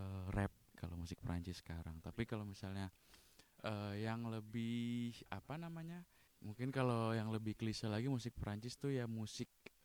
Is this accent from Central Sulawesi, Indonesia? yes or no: no; Bekasi, West Java, Indonesia; Padahal saya juga dari Bekasi ya.